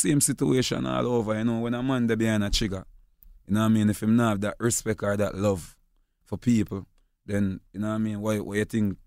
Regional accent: Jamaica; Because as we say, we as Jamaican, we're very bossy, you know?

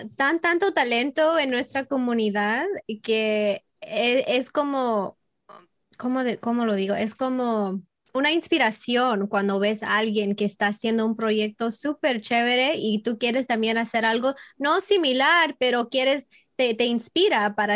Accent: Peru; es que como peruana en el extranjero, Siempre, hay como una alegría cuando el Perú va al Mundial

